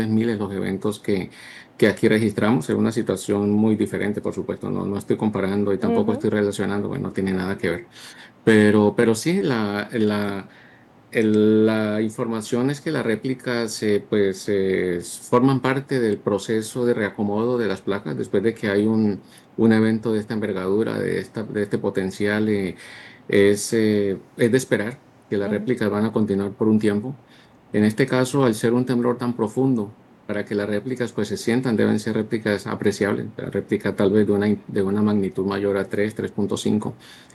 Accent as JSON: {"language": "Spanish", "country": "Colombia", "said": "tengo familia en Colombia y soy originario de Colombia"}